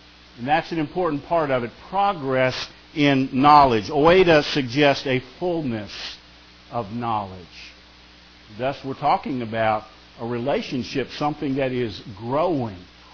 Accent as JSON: {"language": "English", "region": "Ohio", "country": "United States", "tie": "born or raised there", "said": "Vincent and I, you know, we grew up together back in Ohio when I lived over there."}